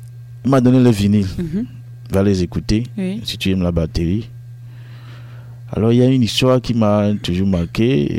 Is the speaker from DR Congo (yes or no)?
no; Vogan, Maritime, Togo; Je viens du Togo, comme je l'ai dit. Je suis Wati. Je viens du Vogan.